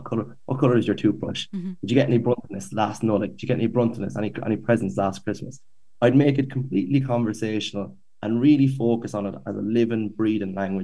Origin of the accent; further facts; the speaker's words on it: Ireland; the Irish language is intertwined with us as Irish people. It's our past, it's our present, it's our future, it's our culture, our identity.